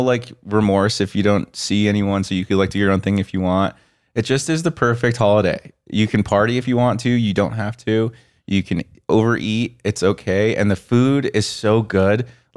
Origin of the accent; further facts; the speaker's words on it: Colorado, United States; Growing up in Colorado, it's always perfect.